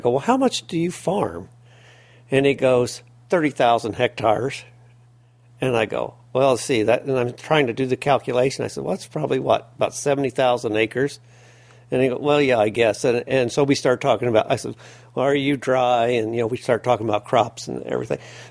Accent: Illinois, United States; And I say, hello … from such and such, and I'm a farmer from Illinois.

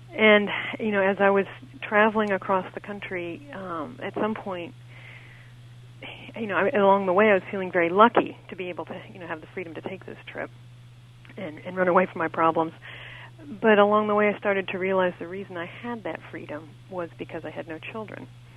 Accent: Washington, District of Columbia, United States; when I looked at the Pentagon in my hometown of Washington, D.C.

